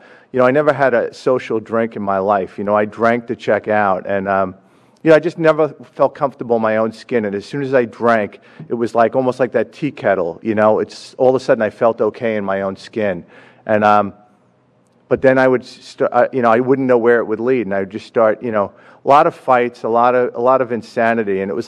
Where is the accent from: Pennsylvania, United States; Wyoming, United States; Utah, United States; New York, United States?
New York, United States; I grew up in New York in an alcoholic household, and I had a father that was an alcoholic that would turn into the Incredible Hulk when he drank.